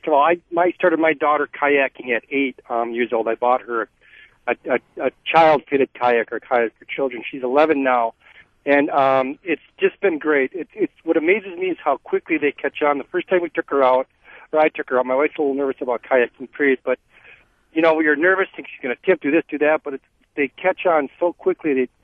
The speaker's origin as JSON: {"language": "English", "town": "Appleton", "region": "Wisconsin", "country": "United States", "said": "my wife has, I'm from Appleton, my wife has an office near your store."}